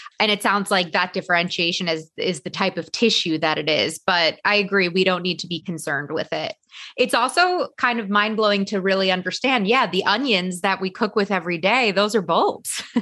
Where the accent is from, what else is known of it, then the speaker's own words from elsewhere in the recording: New York, United States; So I'm from New York.